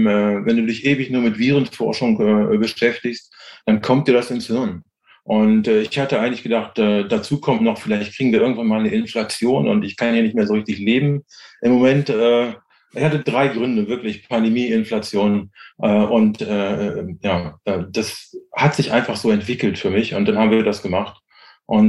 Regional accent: Hannover, Lower Saxony, Germany; moved away as an adult; also born or lived in Berlin; now in New Zealand; ich komme aus Hannover, bin dann nach Berlin gegangen, habe im Osten meine Apotheke aufgemacht.

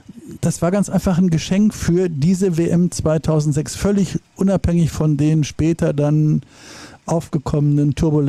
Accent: Dortmund, North Rhine-Westphalia, Germany; gönne Dortmund, meiner Heimatstadt, alles erdenklich Gute

